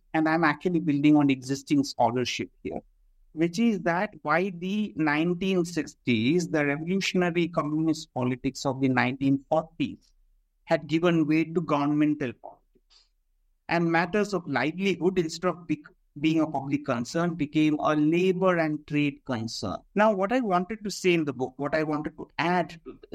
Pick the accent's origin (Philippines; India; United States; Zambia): India; Kerala; English is a second language; also born or lived in Gulf; I grew up partly in the Gulf and partly in Kerala.